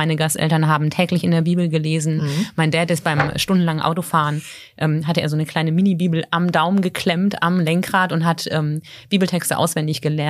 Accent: North Rhine-Westphalia, Germany; born or raised there

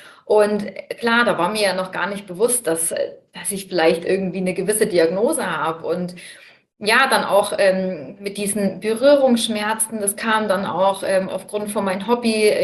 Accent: Bamberg, Bavaria, Germany; ich komme aus Bamberg und bin jetzt bald 34

